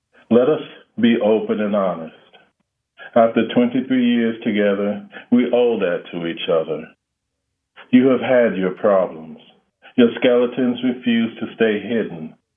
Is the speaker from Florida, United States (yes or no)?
no; Charlotte, North Carolina, United States; Yes, Charlotte.